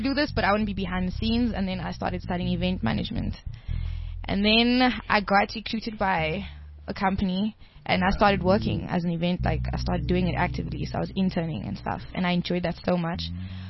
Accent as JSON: {"language": "English", "town": "Cape Town", "region": "Western Cape", "country": "South Africa", "lives_now": "Johannesburg, South Africa", "said": "I'm from Cape Town."}